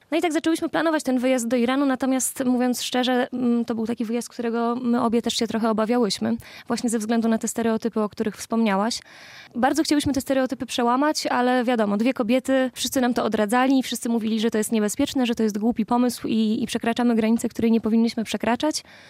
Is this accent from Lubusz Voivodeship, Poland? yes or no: no; Warsaw, Masovian Voivodeship, Poland; do Lwowa mamy niedaleko, bo my jesteśmy z Warszawy